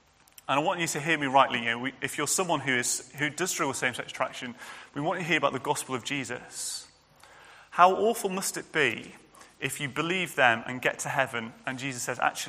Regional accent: Birkenhead, North West England, United Kingdom; And that's a guy, a bishop of Birkenhead, which is my hometown. So I'm quite pleased.

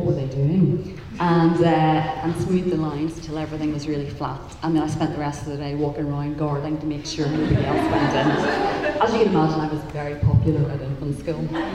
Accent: Belfast, Northern Ireland, United Kingdom; I grew up in Belfast, Northern Ireland, and growing up, I've got a younger brother and sister

